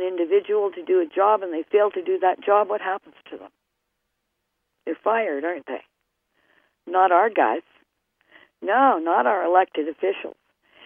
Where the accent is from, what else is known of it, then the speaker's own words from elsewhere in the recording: Canada; I mean, I'm a Canadian, but I think I got that one right.